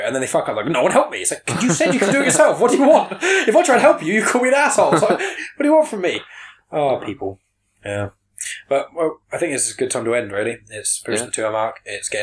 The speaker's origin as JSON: {"language": "English", "country": "United Kingdom", "said": "I'm British. I don't need to know about the amendments"}